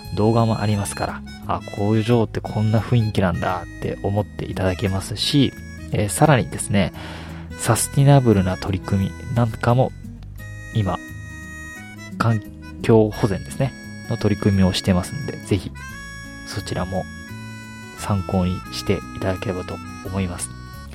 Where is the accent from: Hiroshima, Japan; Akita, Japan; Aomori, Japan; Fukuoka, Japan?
Hiroshima, Japan; 僕自身広島出身でですね、広島にこんな企業あるんだよというこの同郷の気持ちからですね